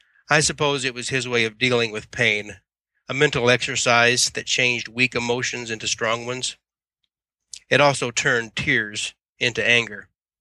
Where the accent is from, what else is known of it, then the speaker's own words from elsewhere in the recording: Lethbridge, Alberta, Canada; also born or lived in Halifax, Canada; I was born in Halifax in 1950, and it was the nurses who named me … They said they couldn't stop my mother's bleeding. I don't think she ever got to hold me. We lived in an old house in Lethbridge, Alberta, near where Mama had grown up.